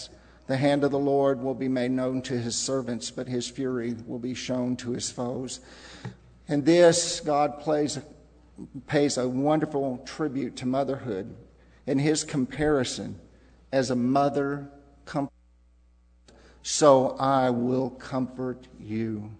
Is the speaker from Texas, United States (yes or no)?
yes; Texas City, Texas, United States; They flushed the fire hydrants in our city streets when I grew up in Texas City.